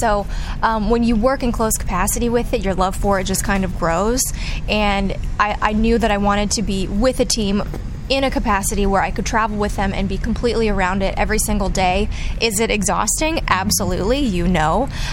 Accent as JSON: {"language": "English", "region": "Colorado", "country": "United States", "tie": "born or raised there", "also_born_or_lived": "Seattle, United States", "said": "I grew up in Colorado, but, you know, nobody's really Rockies fans in Denver."}